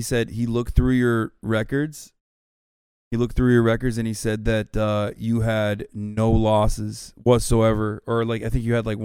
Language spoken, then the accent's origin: English; Turkey; moved away as an adult; I'm Turkish. I grew up in Turkey. I came here when I was 18.